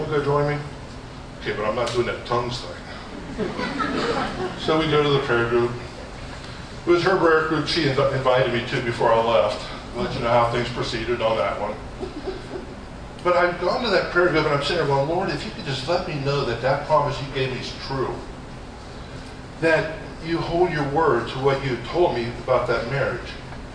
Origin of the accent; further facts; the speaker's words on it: Fort Thomas, Kentucky, United States; now in Georgia, United States; I'm from Northern Kentucky, from Fort Thomas and Newport.